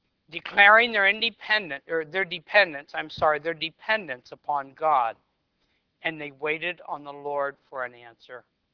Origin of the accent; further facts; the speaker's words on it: Michigan, United States; moved away as an adult; now in New York, United States; we came from Michigan, and we were in our church there for over 30 years. And we got to New York